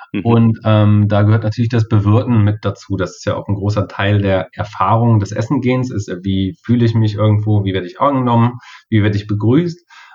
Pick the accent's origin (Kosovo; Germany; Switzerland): Germany; Kassel, Hesse; hier in Kassel, wirklich direkt lokal, wo ich herkomme.